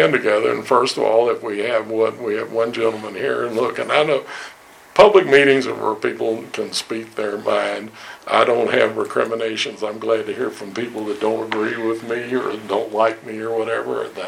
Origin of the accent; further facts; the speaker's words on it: Louisville, Kentucky, United States; also born or lived in New Orleans; Hey, I was living in New Orleans when Katrina hit. That's the fleur-de-lis. I'm from Louisville, Kentucky.